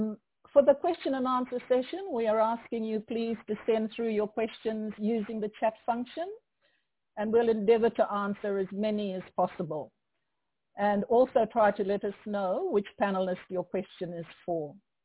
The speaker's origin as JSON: {"language": "English", "country": "Fiji", "said": "I'm from Fiji, and I've been working in the field of gender equality and development in the Pacific for about 25 or more years."}